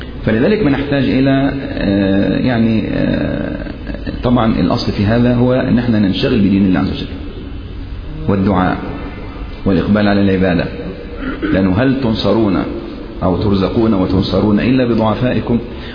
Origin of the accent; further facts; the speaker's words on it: Sohag, Sohag Governorate, Egypt; أذكر في بلدي أنا من سوهاج كنت أذهب وعمري تقريبا حوالي 10 سنوات أو 15 سنة